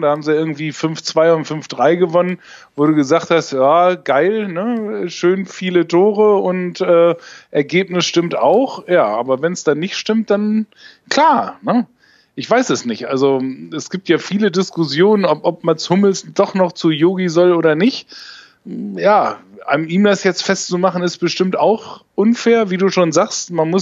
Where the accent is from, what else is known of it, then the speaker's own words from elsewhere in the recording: Bremen, Germany; als Bremer